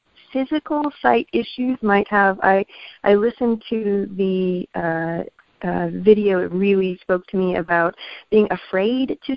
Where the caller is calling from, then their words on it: Georgia, United States; I'm calling from Georgia, from Northeast Georgia.